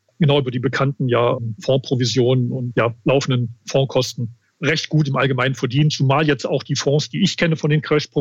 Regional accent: Wuppertal, North Rhine-Westphalia, Germany; now in Munich, Germany; Ich glaube, man hört es auch am Sprachklang. Ich komme aus dem Rheinland, Bergischen Land, Wuppertal, Mettmann. Da war ich die meiste Zeit, jetzt seit 30 Jahren aber in München.

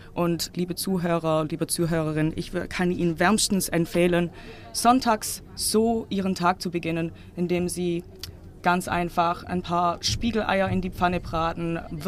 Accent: England, United Kingdom; now in Germany; Ich bin teilweise in England groß geworden. Meine Mutter kommt aus England und seitdem ich wieder in Deutschland wohne, seit 2013

